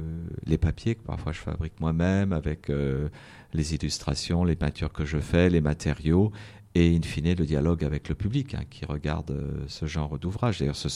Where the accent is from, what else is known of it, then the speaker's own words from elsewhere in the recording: Antibes, Provence-Alpes-Côte d'Azur, France; born there; je suis né à Antibes, mais j'y suis resté peu de temps. J'ai beaucoup voyagé avec mes parents.